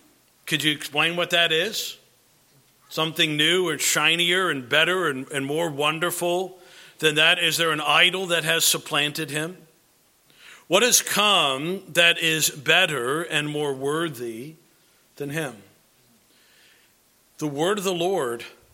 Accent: Kentucky, United States; because I said, hey, you know, I'm from Kentucky.

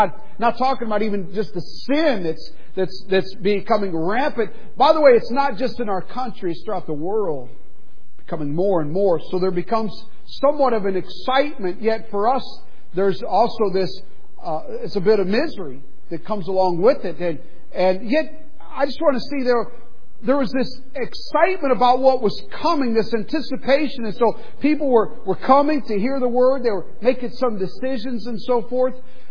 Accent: Beaumont, Texas, United States; so I grew up down in Southeast Texas, in Beaumont, Texas. My mom lives in Houston now.

